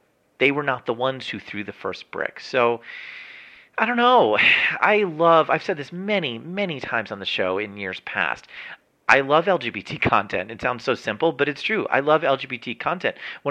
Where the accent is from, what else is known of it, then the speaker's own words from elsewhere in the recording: New Jersey, United States; In my home state of New Jersey, the state in which I was born, the state in which I was raised